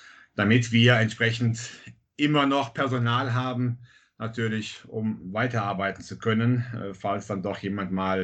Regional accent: Bad Münstereifel, North Rhine-Westphalia, Germany; Ich komme aus Münstereifel und bin 52 Jahre alt, verheiratet.

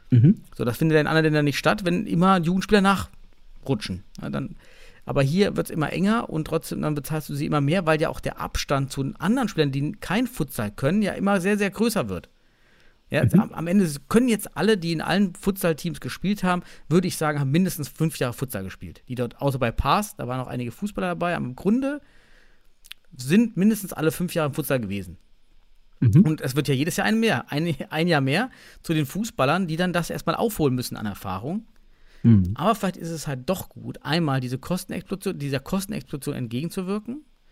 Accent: Suhl, Thuringia, Germany; ich komme ja aus Suhl

